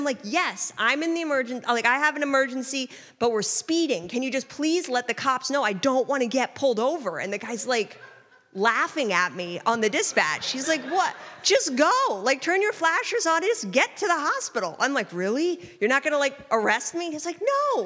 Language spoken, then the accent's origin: English; Israel; My friend who I grew up with in Israel